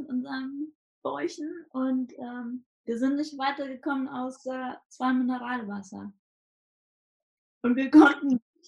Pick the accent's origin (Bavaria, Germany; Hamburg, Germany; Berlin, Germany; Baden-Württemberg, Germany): Hamburg, Germany; Ich komme ja aus Hamburg, ich studiere noch.